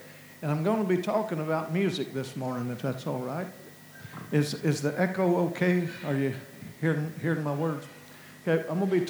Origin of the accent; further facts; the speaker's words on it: Glasgow, Kentucky, United States; born there; I was born in Glasgow, Kentucky. And so since I was born in Glasgow, Kentucky